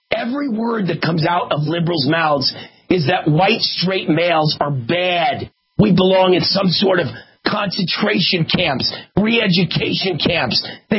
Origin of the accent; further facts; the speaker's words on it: New York City, New York, United States; also born or lived in Hollywood; I come from New York City. I come from Hollywood, where I was a big game show host and a talk show host and an anchor man.